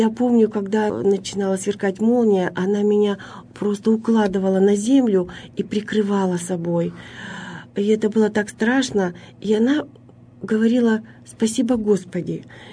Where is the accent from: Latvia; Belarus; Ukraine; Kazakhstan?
Kazakhstan; East Kazakhstan Region; now in Russia; Я приехала на Урал очень давно. Вообще я родилась в Восточно-Казахстанской области, росла в деревне.